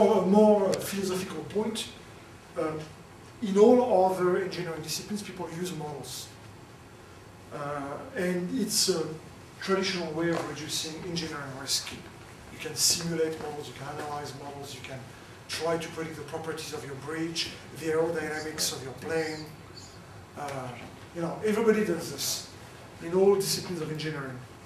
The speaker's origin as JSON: {"language": "English", "country": "Canada", "moved": "yes", "said": "So I came from Canada a year and a half ago to work for a similar research laboratory"}